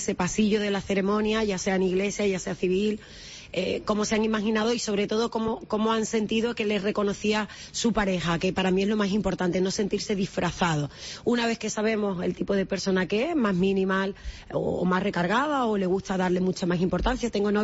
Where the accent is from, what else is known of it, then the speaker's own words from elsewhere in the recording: Seville, Andalusia, Spain; born there; now in Canary Islands, Spain; todo el mundo sabe que soy andaluza de nacimiento, uh-huh, pero sevillana, pero canaria de corazón y de mi hogar.